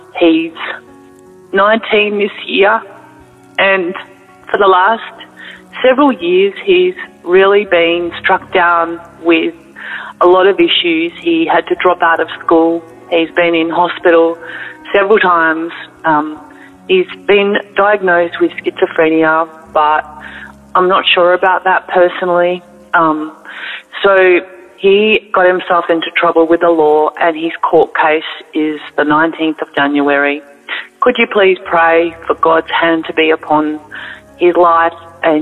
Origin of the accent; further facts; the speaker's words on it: Australia; I'm from Australia.